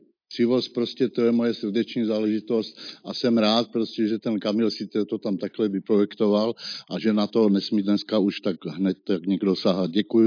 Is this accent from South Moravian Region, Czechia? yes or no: no; Ostrava, Moravian-Silesian Region, Czechia; jako občan Přívozu, protože Přívoz a vůbec Ostrava mi přirostla k srdci. Já jsem Ostravák do morku kosti.